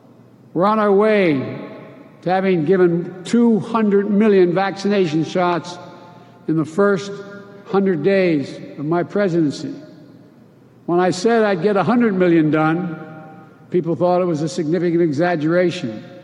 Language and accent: English; Scranton, Pennsylvania, United States; also born or lived in Claymont, Delaware; Like the folks I grew up with in Scranton and Claymont, Delaware.